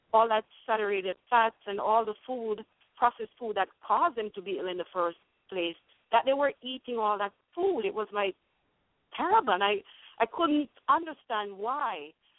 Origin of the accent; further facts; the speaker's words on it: Jamaica; also born or lived in England; oh, growing up in Jamaica, mostly everything was organic, and we took it for granted. And in England, I didn't hear GMO and all that.